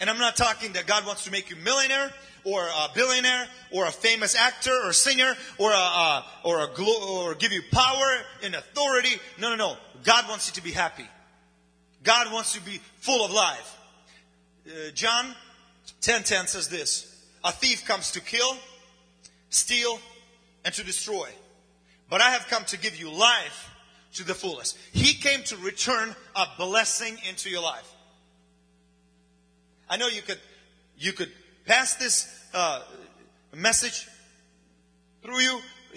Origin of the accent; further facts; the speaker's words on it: United States; English is a second language; And I am American too, so don't look at me. Although I have an accent